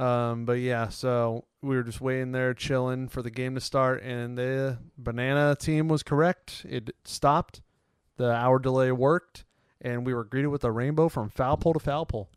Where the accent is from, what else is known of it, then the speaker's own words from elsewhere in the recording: California, United States; I don't know. I grew up in California. We don't get rain, really.